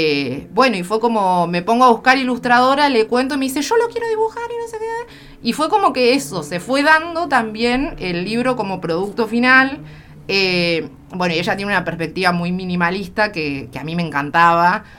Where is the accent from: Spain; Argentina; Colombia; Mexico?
Argentina; Trelew, Chubut; also born or lived in La Plata; Yo nací en Trelew.